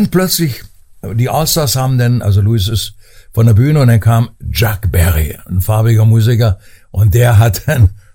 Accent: Magdeburg, Saxony-Anhalt, Germany; Und ich komme ja aus Magdeburg.

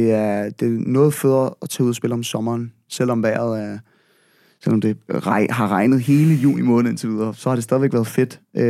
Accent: Roskilde, Zealand, Denmark; Og jeg er jo selv fra Roskilde, jo.

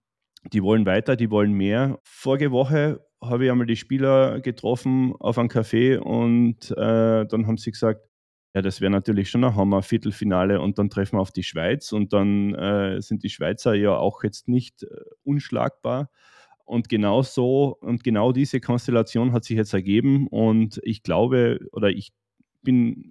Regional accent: Austria; schaut's, wir können auch Eishockey spielen, wir Österreicher

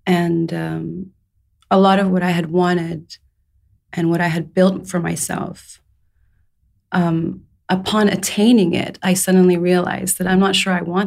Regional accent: Saudi Arabia; also born or lived in England; So my father is Persian Saudi. My mom's Scottish. I was born in England. I was raised in Saudi Arabia. And then I went to the UK

